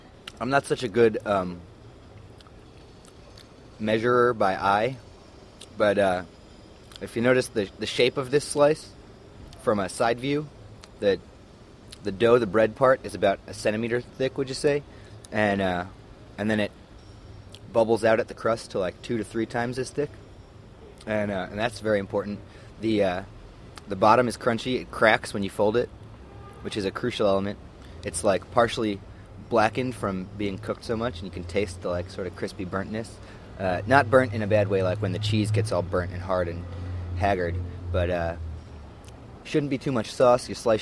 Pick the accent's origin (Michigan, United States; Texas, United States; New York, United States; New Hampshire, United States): New York, United States; I'm from New York.